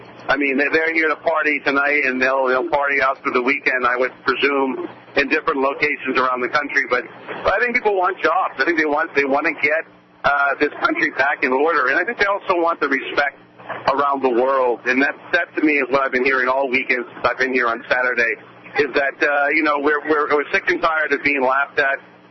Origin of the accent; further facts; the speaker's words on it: Massachusetts, United States; The Kennedy family have been heroes to me as a kid growing up in Massachusetts.